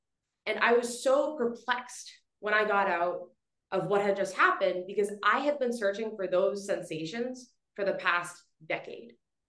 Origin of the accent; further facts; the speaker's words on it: Boston, Massachusetts, United States; moved away as an adult; now in Mexico; I'm from Boston. I so very intentionally moved from Boston to 100 degree heat in Mexico